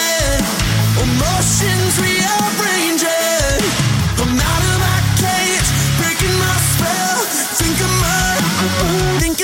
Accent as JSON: {"language": "Spanish", "country": "Argentina", "said": "hay un montón de gente, insisto, en mi país, en Argentina, que la está pasando realmente mal anímicamente."}